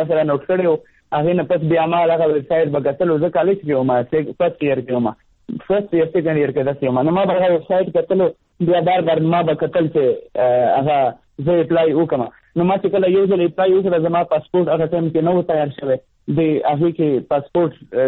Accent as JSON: {"language": "Pashto", "region": "Khyber Pakhtunkhwa", "country": "Pakistan", "said": "زه زما تعلق د وزیرستان سره دی"}